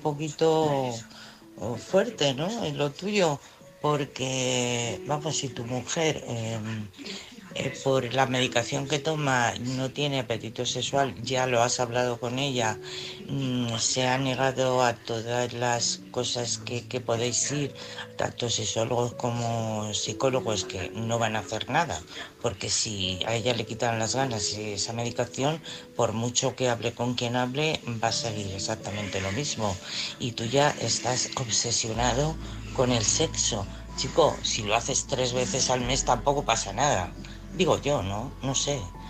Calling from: Madrid, Community of Madrid, Spain; de Madrid

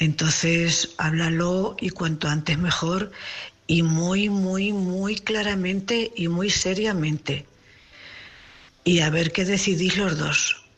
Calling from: Cuenca, Castilla-La Mancha, Spain; corresponsal de Cuenca.

